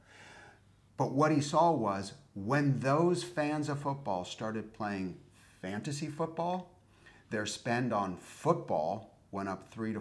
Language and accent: English; New York, United States; now in London, United Kingdom; because I live in London now. I'm from New York, but I live in London.